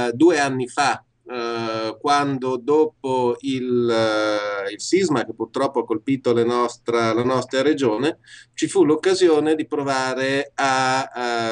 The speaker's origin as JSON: {"language": "Italian", "region": "Emilia-Romagna", "country": "Italy", "lives_now": "Canada", "said": "le sdore delle nostre parti hanno, sarebbero stati un ottimo punto di partenza per promuovere l'Emilia Romagna anche qui in Canada."}